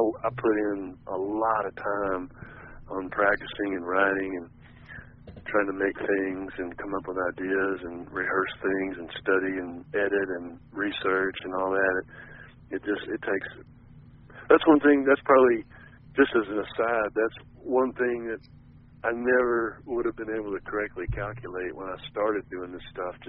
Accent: Texas, United States; and being from Texas, it's like everything is kind of you're once removed from a lot of that stuff, you know.

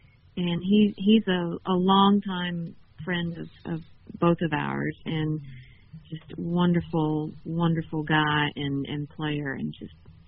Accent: Rogersville, United States; Yeah, my hometown.

